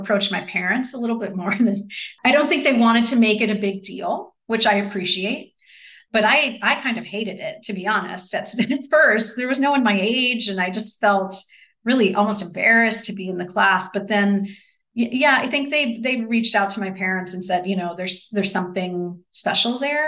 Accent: New Jersey, United States; now in Chicago, United States; I'm from New Jersey.

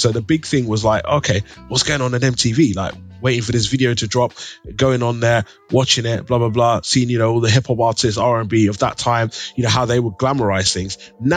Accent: London, United Kingdom; growing up in East London, very much about kind of, yeah, you kind of grew up within that community.

